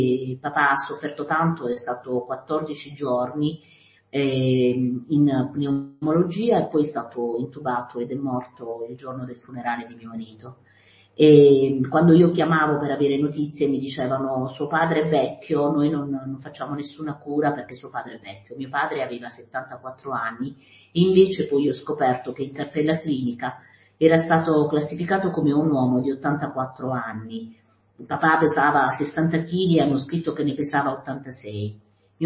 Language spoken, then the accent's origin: Italian; Taranto, Apulia, Italy; Io sono di Taranto.